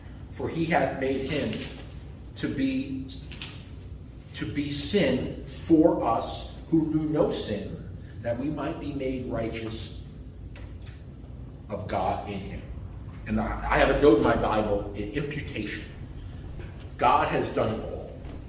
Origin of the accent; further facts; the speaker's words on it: Brooklyn, New York, United States; I'm a guy from Brooklyn.